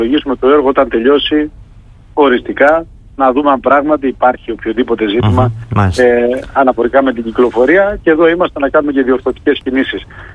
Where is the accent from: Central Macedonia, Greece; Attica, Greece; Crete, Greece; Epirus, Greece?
Crete, Greece; Heraklion; Και νομίζω ότι τα δούμε ως Ηρακλειώτες καθημερινά.